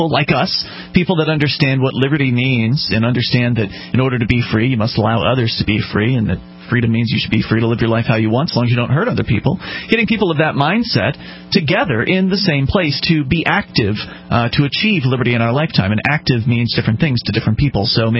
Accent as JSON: {"language": "English", "region": "Florida", "country": "United States", "tie": "born or raised there", "moved": "as an adult", "lives_now": "New Hampshire, United States", "said": "I moved to New Hampshire from Florida, which is where I was born and raised. I spent 26 years of my life in Florida, and I made the move all the way across the country up here to New Hampshire"}